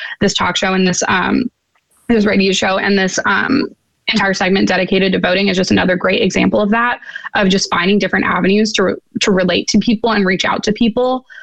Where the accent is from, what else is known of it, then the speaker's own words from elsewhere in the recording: Missouri, United States; I'm from Missouri, and I know for absentee voting before, you would have to have a legitimate reason.